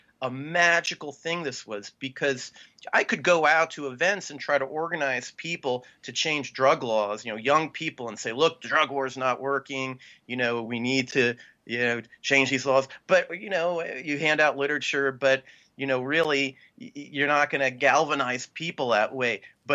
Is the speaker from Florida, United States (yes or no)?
yes; Florida, United States; because I grew up in Florida and public transit was horrible.